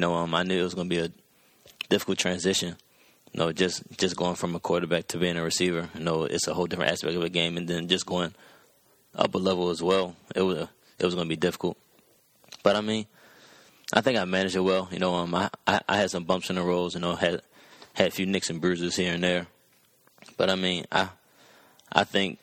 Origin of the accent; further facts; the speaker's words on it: Baltimore, Maryland, United States; Born and raised in Baltimore. Both sides of my family, my mom and dad. So pretty much 95% of my family is still in Baltimore.